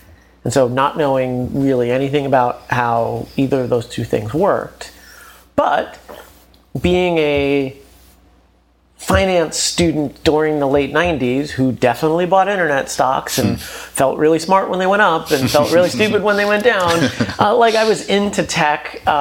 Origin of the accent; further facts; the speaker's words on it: Brooklyn, New York, United States; I grew up in Bensonhurst in Brooklyn. At the time, it was the largest Italian neighborhood in the five boroughs.